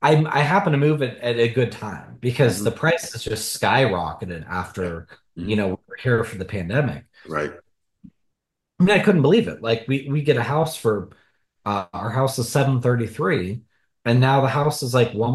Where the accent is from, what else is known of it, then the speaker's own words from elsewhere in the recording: Portland, Oregon, United States; I went back up to Portland, which is my hometown, and I spent the summer there after my first film, hanging out with friends, family